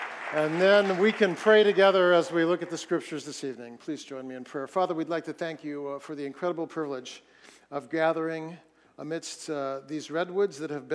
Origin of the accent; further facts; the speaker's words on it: Fresno, California, United States; now in Seattle, United States; I also have Mount Hermon roots. I grew up in Fresno, and so every year our family would make the trek across to the coast